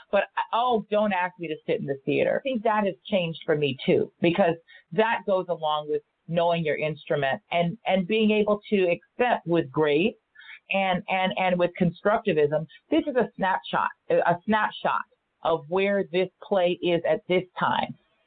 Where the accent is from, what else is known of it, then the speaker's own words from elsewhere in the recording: Los Angeles, California, United States; You know, I grew up here in Los Angeles, and I was the child of a Black and Irish dad, Filipino mother.